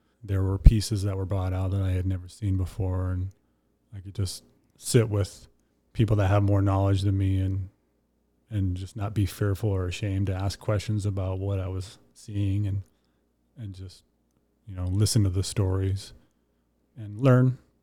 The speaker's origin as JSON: {"language": "English", "town": "Juneau", "region": "Alaska", "country": "United States", "tie": "born or raised there", "said": "grandchild of the Kiksati, which is Raven Frog from Sitka. Born and raised in Juneau."}